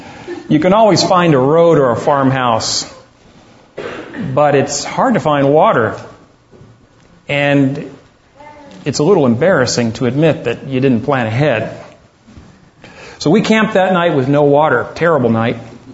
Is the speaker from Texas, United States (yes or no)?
yes; Texas, United States; I grew up in Texas, and I had two brothers, still do.